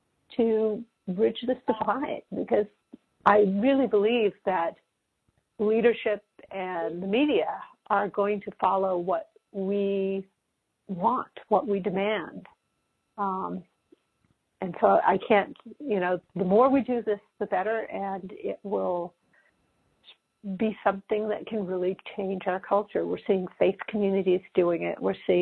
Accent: Berkeley, California, United States; Now, I was born in Berkeley, California. I grew up here. I lived some other places in my 20s, but this is where I live in my home.

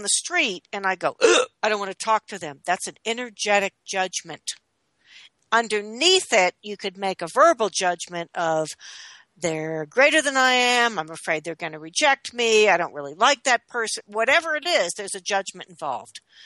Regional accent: Princeton, New Jersey, United States; because I grew up in Princeton, New Jersey, and in a way, it was a different time.

